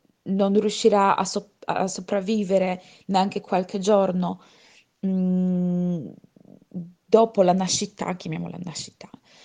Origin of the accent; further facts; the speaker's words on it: Poland; now in Berlin, Germany; io vengo dalla Polonia, faccio parte del movimento femminista lì nel mio paese, però da più di un anno abito a Berlino.